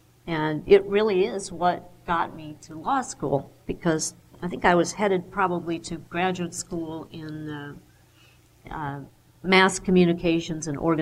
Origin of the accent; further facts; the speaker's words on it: Illinois, United States; And I grew up in Northern Illinois, so I'd never spent any time in either.